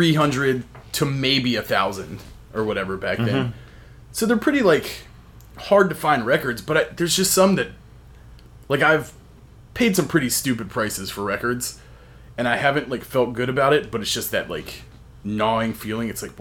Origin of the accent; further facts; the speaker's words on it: North Carolina, United States; I'm originally from North Carolina. Mm. Like 45 minutes north of Raleigh.